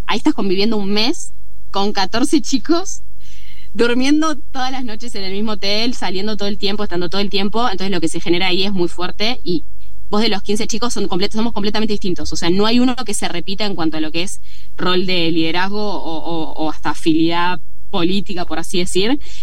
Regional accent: Buenos Aires, Argentina; y soy de la provincia de Buenos Aires

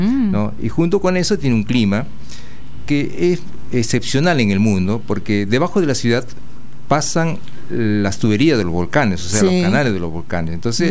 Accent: Huánuco, Peru; born there; nací en una ciudad cordillerana que se llama Huánuco, pero me crié en una ciudad muy linda que se llama Arequipa. Arequipa es la segunda ciudad del Perú.

